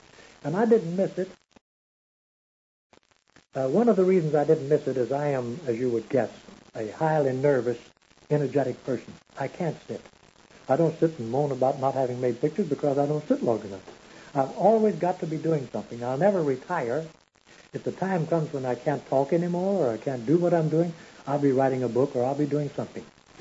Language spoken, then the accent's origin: English; Memphis, Tennessee, United States; I wanted to come out and be an actor, but I stopped in Memphis on the way because that was my hometown.